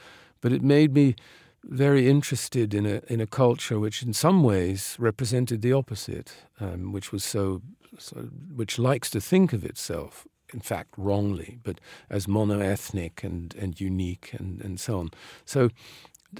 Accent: The Hague, South Holland, Netherlands; growing up in The Hague, which is, it's not a village, but it's a relatively provincial city. And my mother was a Londoner and came from a family of very cultivated Anglo-German Jews.

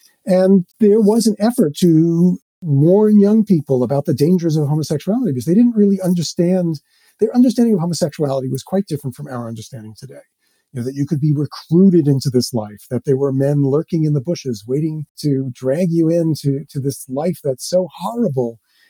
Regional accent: New York, United States; When I was growing up in New York, in my high school, there was one kind of effeminate gay kid.

